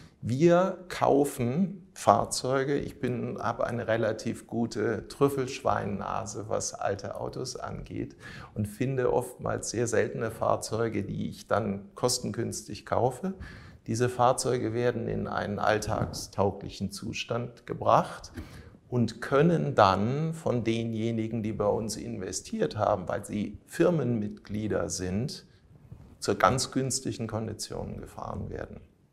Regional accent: Heidelberg, Baden-Württemberg, Germany; born there; ich bin ursprünglich gebürtiger Heidelberger, da habe ich auch schon ein großes Netzwerk.

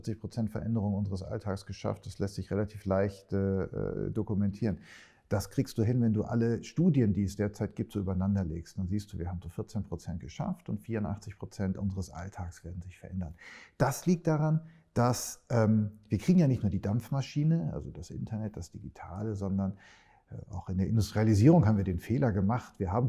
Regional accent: Denmark; now in Berlin, Germany; Ich lebe ja in Berlin und in Kopenhagen. Und bei uns in Dänemark haben wir einen Test dazu gemacht

